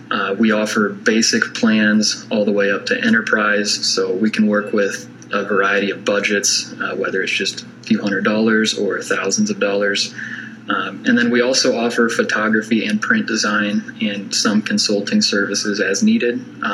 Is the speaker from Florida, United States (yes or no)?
no; Cherokee, Iowa, United States; Well, I'm from Cherokee. I grew up here. I graduated in the class of 2010. My parents are both business owners in this community